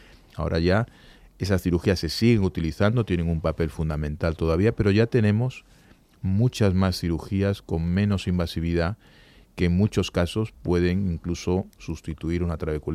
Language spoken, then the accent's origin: Spanish; Galicia, Spain; sobre todo en mi tierra, en Galicia, en Asturias, tal, en esa zona